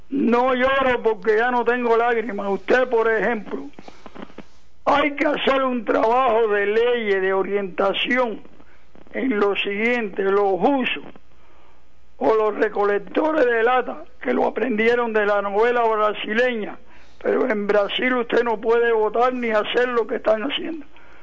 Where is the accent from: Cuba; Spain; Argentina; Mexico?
Cuba; Yo diría que como buen cubano